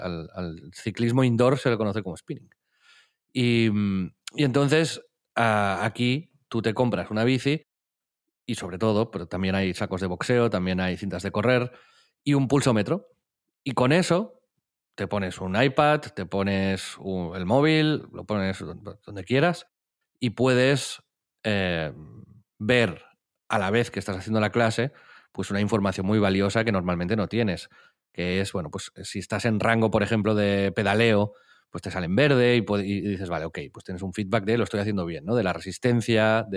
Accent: Catalonia, Spain; Y soy del Maresme, que es una comarca libre y tropical, de aquí de Cataluña

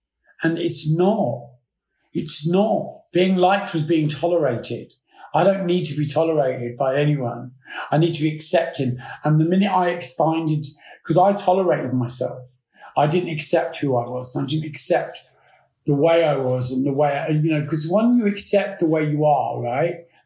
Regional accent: Battersea, London, United Kingdom; also born or lived in Pimlico / Wandsworth; growing up on Dunstan Road, as it was is the name of it, on the Wycliffe Estate in Battersea, you know, I was born in Pimlico, and we moved over to Wandsworth, and then we moved from there.

